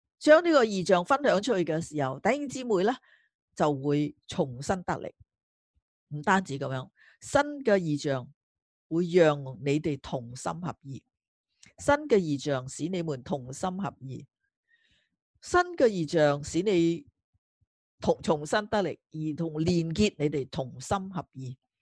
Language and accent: Chinese; Malaysia; 我是马来西亚来的。